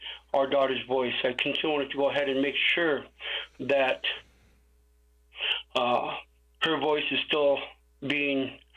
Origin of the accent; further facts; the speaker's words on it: Kotzebue, Alaska, United States; now in Anchorage, United States; I am originally from Kotzebue, Alaska. I am residing in Anchorage, Alaska.